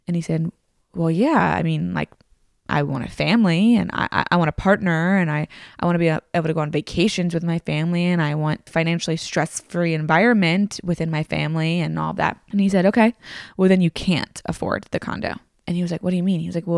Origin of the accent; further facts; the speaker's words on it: Tennessee, United States; also born or lived in Virginia; I remember when I moved from Virginia in second grade to Tennessee, I had never experienced somebody saying yes, ma'am or no, ma'am.